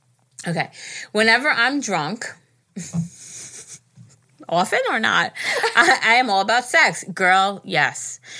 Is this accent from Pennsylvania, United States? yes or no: yes; Pittsburgh, Pennsylvania, United States; I'm from Pittsburgh.